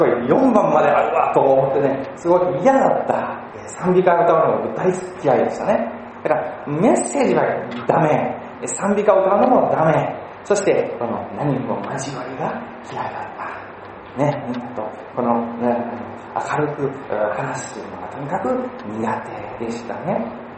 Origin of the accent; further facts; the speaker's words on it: Osaka, Japan; 僕は高校生までその大阪にいたんですね。それでクリスチャンホームの家庭に生まれ育って